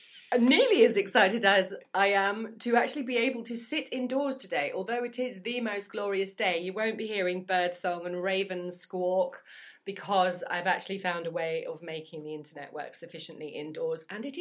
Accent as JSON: {"language": "English", "region": "England", "country": "United Kingdom", "tie": "born or raised there", "said": "I was born and raised in England"}